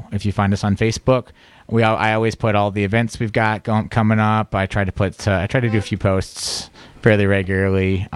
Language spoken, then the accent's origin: English; Iowa, United States; I'm from Iowa, like this isn't my birth culture